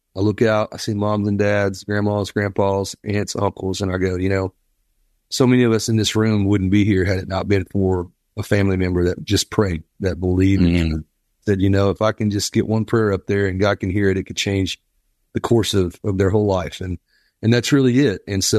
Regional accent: Pensacola, Florida, United States; born there; But basically I was born in Pensacola, Florida.

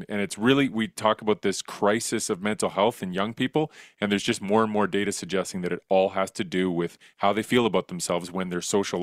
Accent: Edmonton, Alberta, Canada; I grew up in Edmonton

